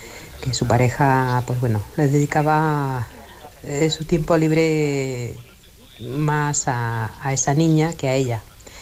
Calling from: Barcelona, Catalonia, Spain; de Barcelona.

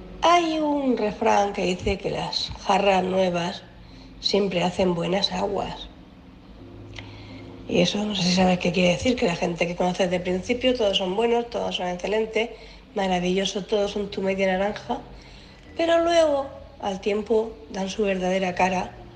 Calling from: Cartagena, Region of Murcia, Spain; de Cartagena y bueno

